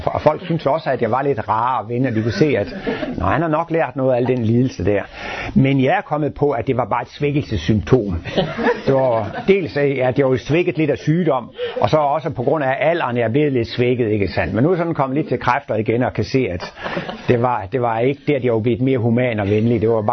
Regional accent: Jutland, Denmark; Jeg kommer fra Jylland, og der går man jo ikke til læge, bare fordi man har ondt i maven.

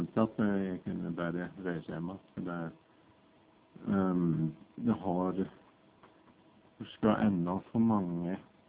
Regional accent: Western Norway, Norway; jeg var i kirke, der jeg vokste opp, på Vestlandet, i den kirke som jeg gikk som smågutt.

